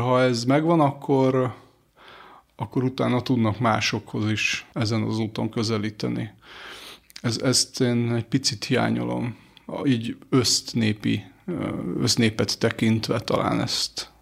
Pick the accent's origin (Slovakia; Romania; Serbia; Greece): Greece; now in Hungary; én egy Magyarországon élő görög vagyok, akinek Magyarország is a hazája. Úgyhogy hazámként gondolok Magyarországra, de azért a szívem csücske az Görögország